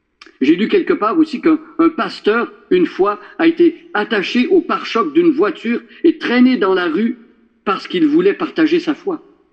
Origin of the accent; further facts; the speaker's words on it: Drummondville, Quebec, Canada; Moi, je suis originaire de Drummondville.